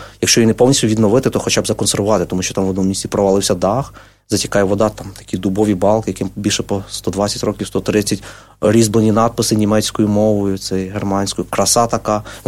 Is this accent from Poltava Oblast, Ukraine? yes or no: no; Khmelnytskyi Oblast, Ukraine; от ми самі подоляни, ми хлопці, як би сказати, ми самі себе критикуємо